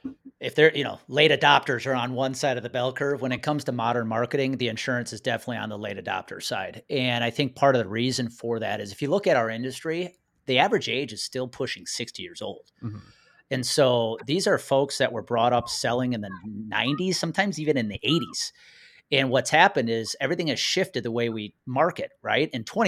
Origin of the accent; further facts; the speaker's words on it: Wisconsin, United States; also born or lived in Colorado; So we grew up in Wisconsin, moved out to Colorado, and just moved back.